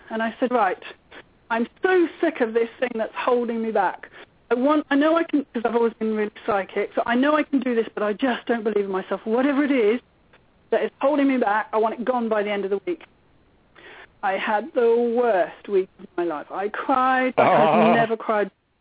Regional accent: England, United Kingdom; So talking about God, well, like I say, I'm English, so I was brought up Church of England.

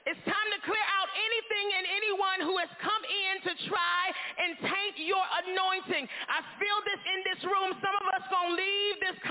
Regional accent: Jessup, Georgia, United States; I remember riding around my hometown of Jessup, Georgia, with a car full of people. I got Jessup folk in here.

